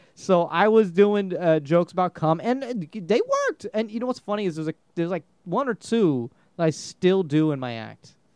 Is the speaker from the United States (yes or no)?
no; India; I'm Indian.